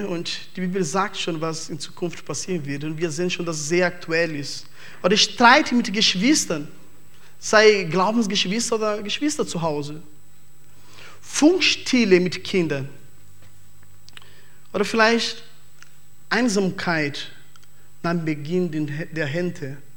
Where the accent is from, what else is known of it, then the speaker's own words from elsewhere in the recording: Brazil; German is a second language; Entschuldigung, ich bin Brasilianer.